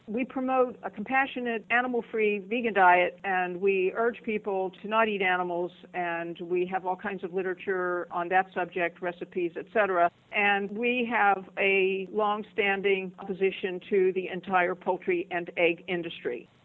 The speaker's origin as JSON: {"language": "English", "town": "Altoona", "region": "Pennsylvania", "country": "United States", "tie": "born or raised there", "said": "I went to the Methodist church that was on the corner of the street I grew up on in Altoona, Pennsylvania, because it was on the corner."}